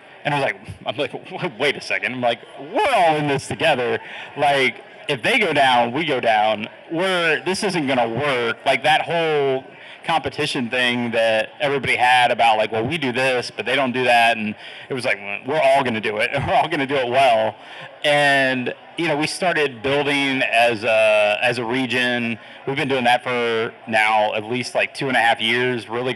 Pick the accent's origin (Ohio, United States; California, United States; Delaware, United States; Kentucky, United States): Ohio, United States; And, you know, Tate was from Virginia. I'm from Ohio.